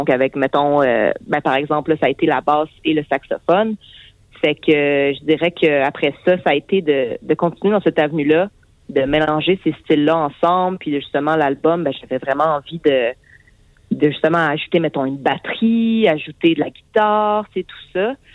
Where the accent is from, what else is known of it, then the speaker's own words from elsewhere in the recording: Quebec, Canada; la musique populaire que je viens de la Beauce aussi